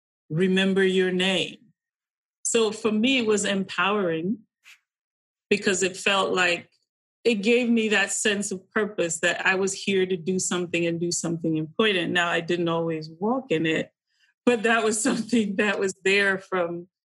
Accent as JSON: {"language": "English", "town": "Kaduna", "region": "Kaduna State", "country": "Nigeria", "tie": "born or raised there", "said": "I grew up in what would be, so we grew up in Kaduna, would be like firmly middle class."}